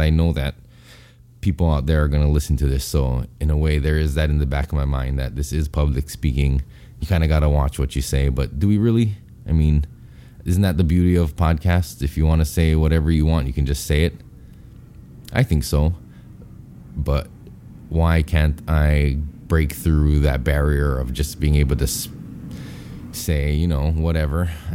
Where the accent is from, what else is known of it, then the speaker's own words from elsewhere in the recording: Hawaii, United States; Those states, I'm from Hawaii, so to me, they're pretty much the same.